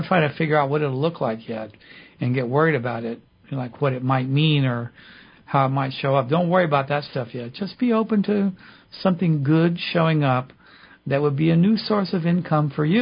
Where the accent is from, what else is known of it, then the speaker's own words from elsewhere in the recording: the South, United States; It's okay if I do this, because I grew up in the South.